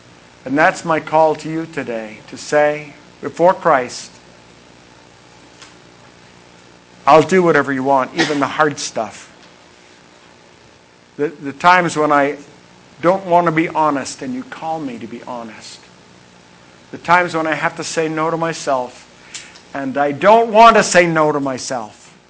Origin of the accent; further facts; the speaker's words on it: Princeton, Maine, United States; When I first went to college, out in Illinois. I came from Princeton, Maine.